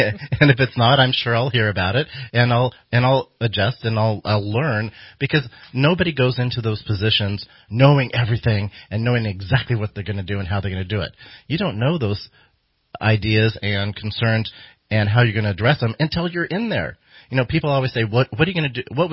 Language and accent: English; McArthur, California, United States; I was raised up in the Intermountain area, up in MacArthur.